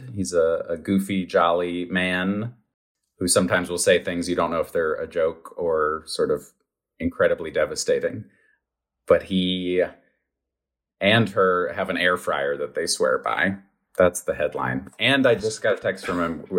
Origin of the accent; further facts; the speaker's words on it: Roanoke, Virginia, United States; I grew up in Roanoke, Virginia. It's this surrounded by mountains in southwest Virginia in the Shenandoah Valley.